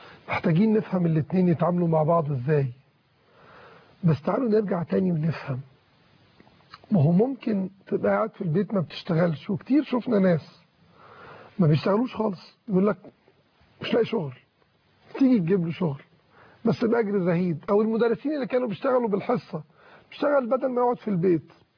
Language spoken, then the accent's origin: Arabic; Egypt; وعندنا في مصر 19 جامعة